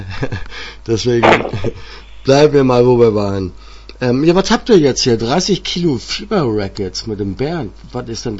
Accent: Northern Germany, Germany; accent: Low German; Ja, das ist unser Dialekt hier oben.

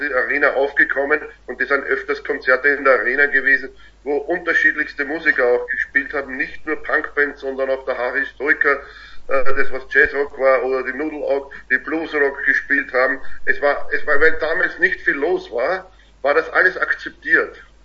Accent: Vienna, Austria; Ja, wir sind aus Wien.

